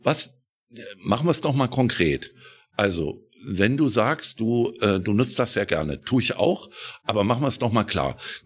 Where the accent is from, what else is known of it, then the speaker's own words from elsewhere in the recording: Eisenach, Thuringia, Germany; Ich komme aus Eisenach